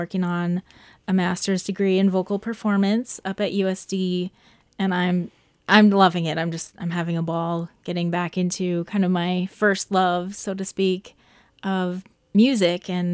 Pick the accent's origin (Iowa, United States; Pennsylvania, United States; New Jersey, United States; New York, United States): Iowa, United States; Sioux City; also born or lived in Des Moines / San Diego / Fresno; So I grew up here in Sioux City, little town north of Sioux City, Hinton. Went to school, left for a while, went various places, Des Moines, San Diego, Fresno, California, and then back to Sioux City